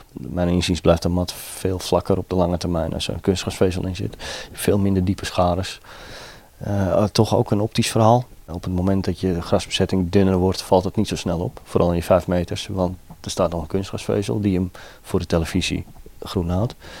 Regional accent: Amsterdam, North Holland, Netherlands; ik ben Amsterdammer, dus ik ben een geboren Ajaxiet.

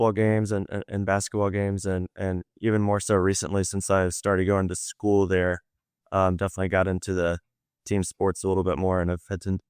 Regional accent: Ashland, Missouri, United States; This is in a small town called Ashland, Missouri. It's about 15 miles south of Columbia

